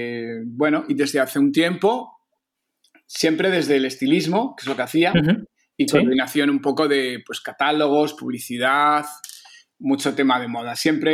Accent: San Sebastián, Basque Country, Spain; moved away; yo soy de San Sebastián, en San Sebastián la gente tiene un estilo muy peculiar

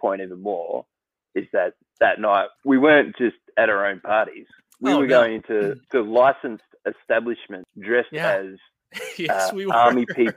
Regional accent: Australia; And what's wonderful for me as an Australian is that Dutchie's drinking a Crownie.

